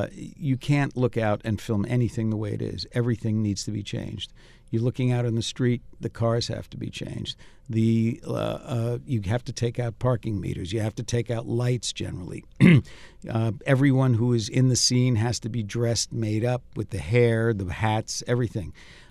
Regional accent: New York, United States; So I've had a lot of experience in New York, and I'm from New York. So it's great to come back home.

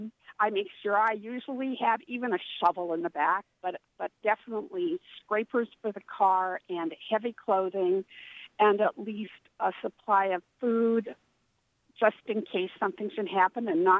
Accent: Lexington, Kentucky, United States; I'm actually from Lexington, but I'm visiting Prestonsburg today.

